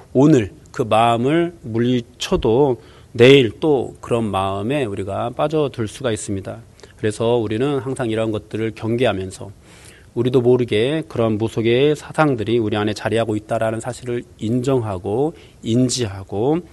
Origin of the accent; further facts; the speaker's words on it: South Korea; 특히 우리는 한국인으로서 우리 한국에 들어온 모든 종교가